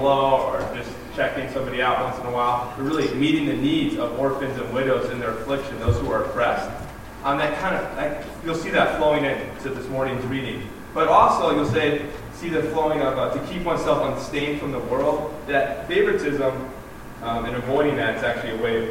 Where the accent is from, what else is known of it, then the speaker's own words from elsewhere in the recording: Connecticut, United States; I grew up in Connecticut, and I grew up in a really affluent place.